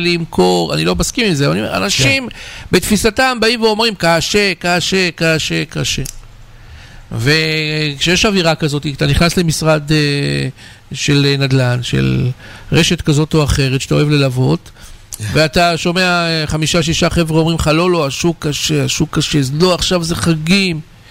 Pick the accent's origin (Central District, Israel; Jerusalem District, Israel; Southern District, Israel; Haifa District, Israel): Central District, Israel; Kfar Azar; born there; בנו בכפר עזר, שזה מקום הולדתי, כפר